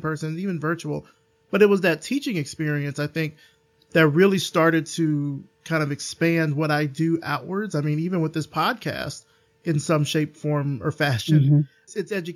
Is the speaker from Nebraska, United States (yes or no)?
no; Alabama, United States; I'm from Alabama, but, you know.